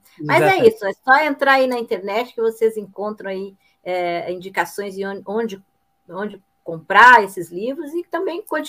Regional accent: Rio Grande do Sul, Brazil; Particularmente sou gaúcha

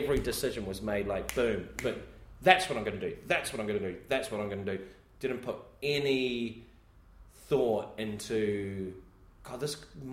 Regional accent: New Zealand; I'm phoning the Comedy Store going, I'm a comic from New Zealand.

